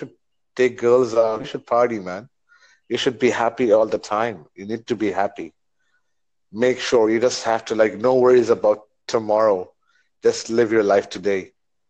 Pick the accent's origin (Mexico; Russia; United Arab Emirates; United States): United Arab Emirates; Dubai; English is a second language; I was a captain, by the way, for my country in Dubai. I'm from Dubai, by the way.